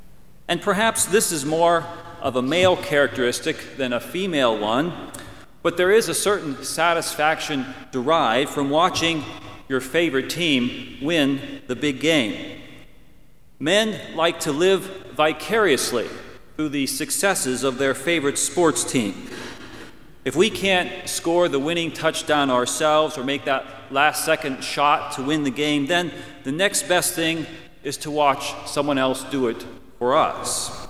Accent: Pennsylvania, United States; having spent my childhood years growing up in Western Pennsylvania

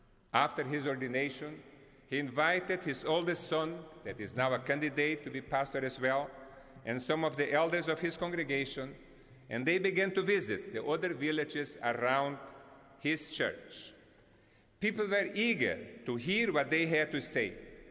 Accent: Brazil; first language Portuguese; English is a second language; because Mozambique is a Portuguese-speaking country, and my mother tongue from Brazil is Portuguese too.

